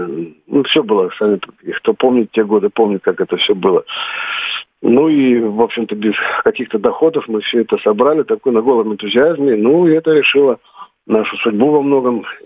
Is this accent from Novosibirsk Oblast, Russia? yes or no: no; Moscow, Russia; Ну, вот мы, как бы, москвичи, хотя уходили из Петербурга.